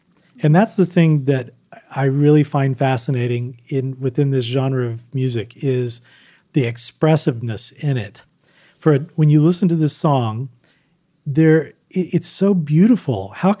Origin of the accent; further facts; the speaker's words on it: Texas, United States; or as we would say, I grew up in Texas, the Naked Dance.